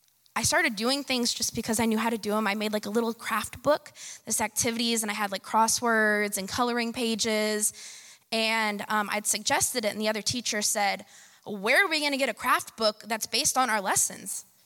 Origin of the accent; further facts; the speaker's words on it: Fort Myers, Florida, United States; I'm from Fort Myers.